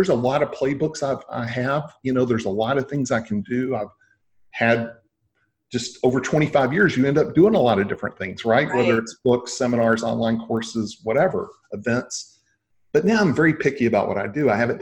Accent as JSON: {"language": "English", "region": "Texas", "country": "United States", "said": "Like, you know, I'm from Texas, so a wheel with a spoke and then different spokes on the wheel."}